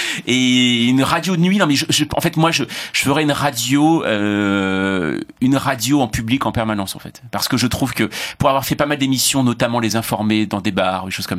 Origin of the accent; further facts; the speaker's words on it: Paris, Île-de-France, France; Je suis parisien